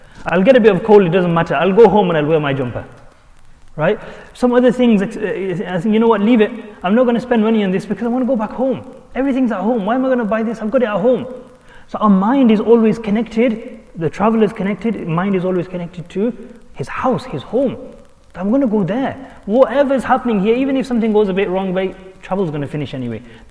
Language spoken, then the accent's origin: English; United Kingdom; We are now British. Our study is a British born, British bred.